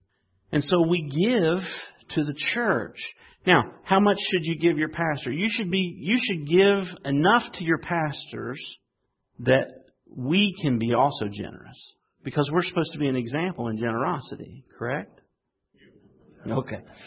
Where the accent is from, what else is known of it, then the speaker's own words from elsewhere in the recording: West Virginia, United States; As I've told you, I'm from West Virginia. Not all of our cars run that we have. Some sit in the driveway.